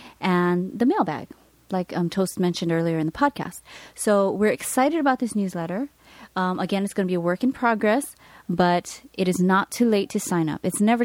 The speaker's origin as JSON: {"language": "English", "region": "Hawaii", "country": "United States", "tie": "born or raised there", "said": "And it's funny because we're both born and raised in Hawaii."}